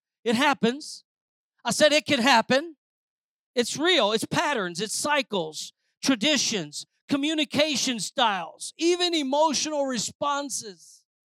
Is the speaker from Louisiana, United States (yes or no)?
yes; Louisiana, United States; I'm a Cajun, a baby of 11. We expressed where everybody could tell. Down in Louisiana, everybody knows your expressions